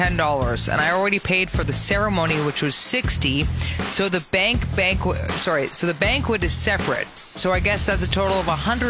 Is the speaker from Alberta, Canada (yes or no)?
no; Ontario, Canada; because I'm from Ontario